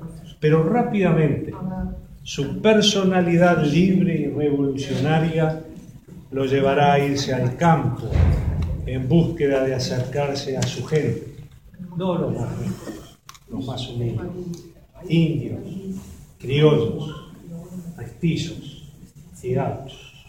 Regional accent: Uruguay; debemos buscar los valores y principios que conforman nuestra identidad actual como uruguayos.

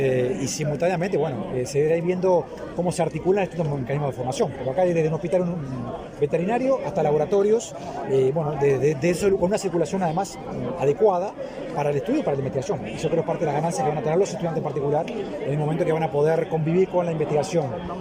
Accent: Uruguay

